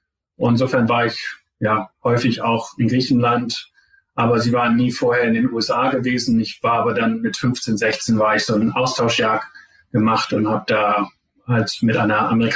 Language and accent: German; Zeven, Lower Saxony, Germany; Ja, also ich spreche jetzt nicht mehr so viel Deutsch heutzutage, aber es reicht noch für so ein Gespräch, denke ich, hoffe ich. Ich bin der Sohn von zwei Gymnasiallehrern in Zeven, das ist so halbwegs zwischen